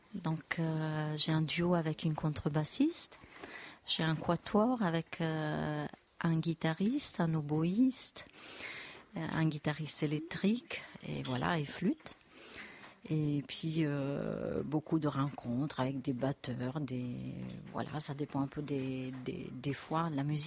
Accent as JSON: {"language": "French", "town": "Rome", "region": "Lazio", "country": "Italy", "lives_now": "Metz, France", "said": "Alors, j'ai commencé à Rome parce que je viens de Rome, en Italie."}